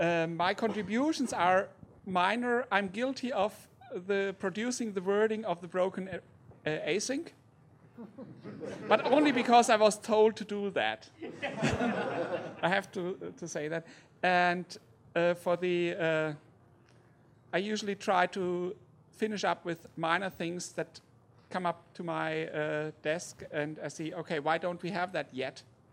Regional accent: Switzerland; English is a second language; from Switzerland.

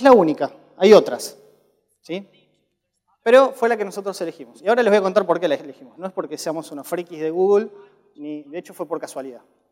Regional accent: Buenos Aires, Argentina; yo vengo de Buenos Aires

